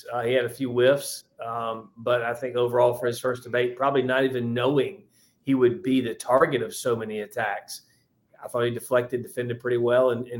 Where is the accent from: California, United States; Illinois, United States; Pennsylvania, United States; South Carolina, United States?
South Carolina, United States; No, he's my senator. I'm from South Carolina. I love the guy.